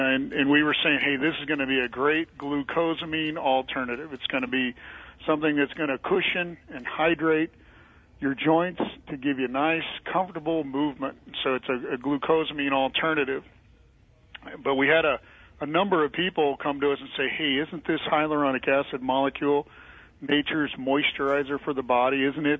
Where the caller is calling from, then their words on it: Kansas City, Missouri, United States; I'm calling from Kansas City, Missouri.